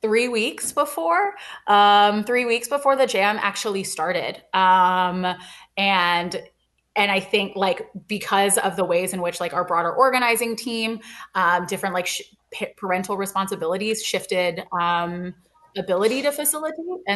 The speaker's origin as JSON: {"language": "English", "town": "Dallas", "region": "Texas", "country": "United States", "said": "And am trying to root more and more in the Northeast as I'm originally from Dallas, Texas."}